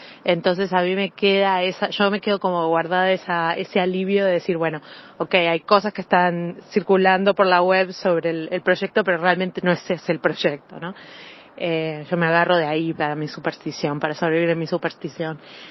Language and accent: Spanish; Montevideo, Uruguay; yo, si bien crecí en El Cordón, hace muchos años que ya mi madre vive en Ciudad Vieja